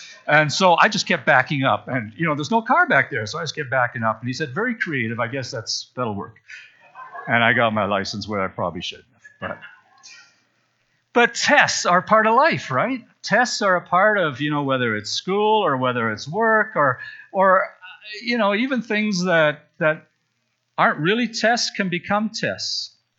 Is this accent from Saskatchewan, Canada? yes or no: yes; Saskatchewan, Canada; when I was growing up in Saskatchewan